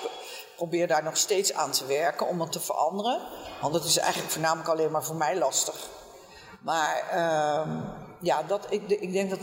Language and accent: Dutch; The Hague, South Holland, Netherlands; Nee, ik kom uit Den Haag